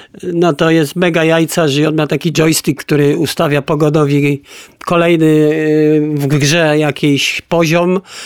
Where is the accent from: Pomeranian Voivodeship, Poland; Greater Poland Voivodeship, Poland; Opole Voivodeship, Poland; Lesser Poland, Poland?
Lesser Poland, Poland; Kraków; wychowywałem się w podłym czasie politycznym w dzielnicy w Nowej Hucie